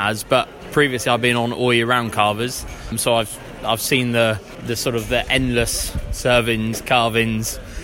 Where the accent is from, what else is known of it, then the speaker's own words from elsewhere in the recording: South West England, United Kingdom; from Devon, mid-Devon, I should say.